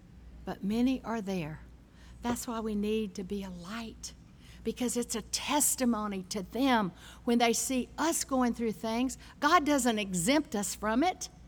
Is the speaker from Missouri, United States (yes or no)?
no; Louisiana, United States; When I was a little girl living in Louisiana, I was born in Louisiana